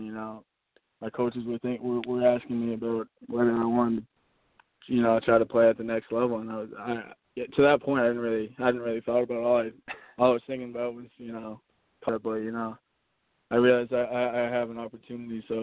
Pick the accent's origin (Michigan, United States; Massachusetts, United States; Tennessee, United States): Massachusetts, United States; Now, I grew up in Massachusetts, so I was always a huge fan of him.